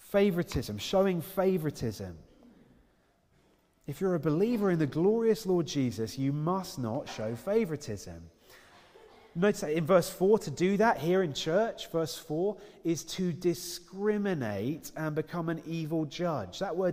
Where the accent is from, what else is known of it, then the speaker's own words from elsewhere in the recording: Cambridge, East of England, United Kingdom; I grew up in Cambridge, and every summer in Cambridge, it was hilarious.